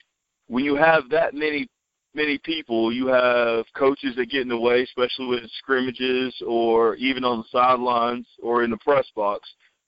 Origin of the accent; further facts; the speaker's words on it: Tennessee, United States; also born or lived in Georgia; I am originally from Tennessee, traveled all over as a young kid.